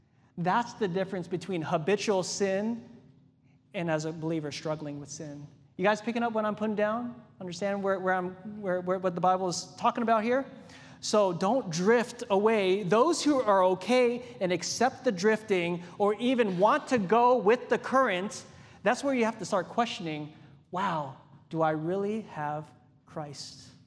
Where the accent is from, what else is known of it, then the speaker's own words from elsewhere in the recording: Hawaii, United States; growing up in Hawaii, you know, we go to the beach, and we'd just be playing and having a good time in the ocean.